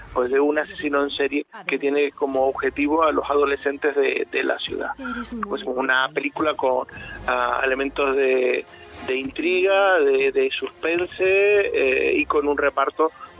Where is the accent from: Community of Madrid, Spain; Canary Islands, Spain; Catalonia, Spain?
Canary Islands, Spain; Santa Cruz de Tenerife; Yo soy de Santa Cruz.